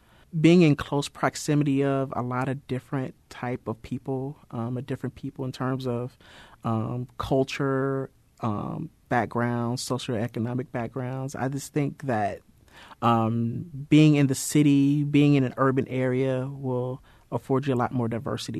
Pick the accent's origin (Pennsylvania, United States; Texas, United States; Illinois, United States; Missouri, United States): Missouri, United States; St. Louis; I was born and raised in St. Louis.